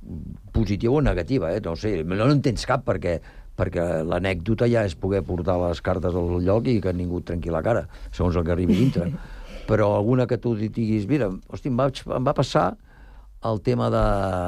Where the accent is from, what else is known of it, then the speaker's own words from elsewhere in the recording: Barcelona, Catalonia, Spain; Jo sóc de Barcelona, però jo, és molt dur.